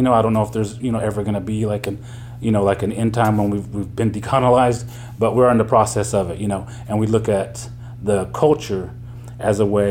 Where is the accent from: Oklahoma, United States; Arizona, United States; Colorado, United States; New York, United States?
Oklahoma, United States; I am from Oklahoma. I'm Kiowa Cherokee and Mexican, and I was born and raised in Oklahoma.